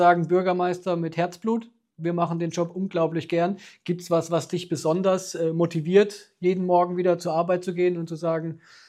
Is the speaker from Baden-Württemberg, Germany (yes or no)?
yes; Edingen-Neckarhausen, Baden-Württemberg, Germany; also born or lived in Heidelberg; Ja, also Edingen-Neckarhausen ist tatsächlich auch meine Heimatgemeinde. Ich bin zwar in Heidelberg geboren, aber lebe von Anfang an hier.